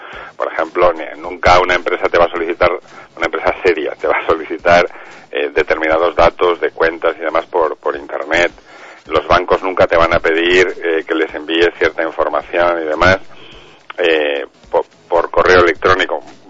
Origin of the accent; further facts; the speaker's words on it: Valladolid, Castile and León, Spain; Aquí somos de Valladolid